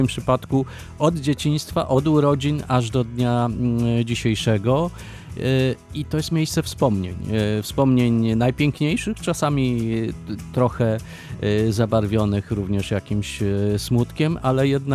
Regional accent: Sopot, Pomeranian Voivodeship, Poland; Ja określam siebie często jako sopocianin od zawsze i na zawsze, ale teraz dużo czasu spędzam na Kaszubach

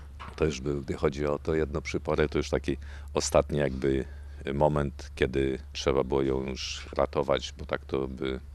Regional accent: Dąbrowy, Masovian Voivodeship, Poland; Tak, pochodzę z takiej miejscowości Dąbrowy. Moje rodzinne strony to jest parafia Myszyniec, obecnie parafia Dąbrowy, Puszcza Kurpiowska, Kurpie Zielone.

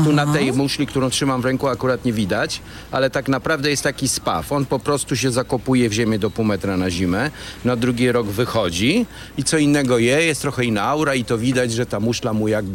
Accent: Warmian-Masurian Voivodeship, Poland; Prawda, ja jestem z Warmii i Mazur. Tam to się zaczęło 20 lat temu.

